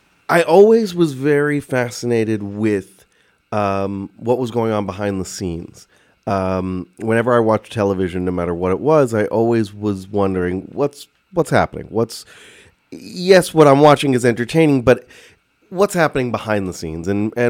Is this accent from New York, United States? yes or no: yes; Port Washington, New York, United States; I grew up here in Port Washington and currently live here now with my family.